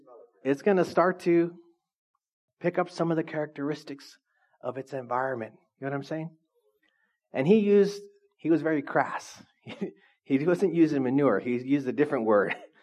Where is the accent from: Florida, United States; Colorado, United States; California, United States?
California, United States; Orange Cove; I grew up in Orange Cove.